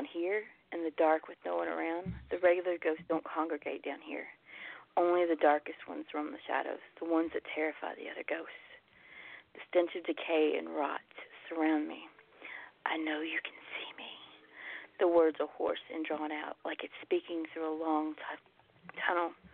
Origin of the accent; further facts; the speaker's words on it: the South, United States; Well, you know, it's okay because I'm from the South, so we say that all the time, whether we're on the phone or just chatting in person.